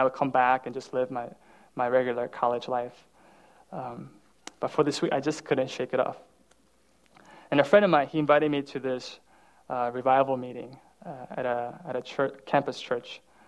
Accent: Midwest, United States; yeah, so I grew up in the Midwest, and I went to college at Purdue.

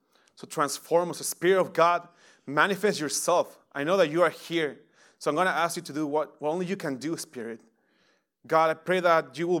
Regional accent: Mexico; now in Cincinnati, United States; I am from Mexico and now in OTR Cincinnati. I've been there for 10 years. So I come from a very charismatic church in Mexico.

